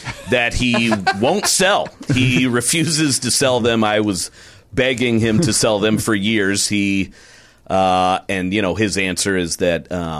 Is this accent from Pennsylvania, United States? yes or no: no; Portland, Oregon, United States; born there; I was born in Portland, Oregon.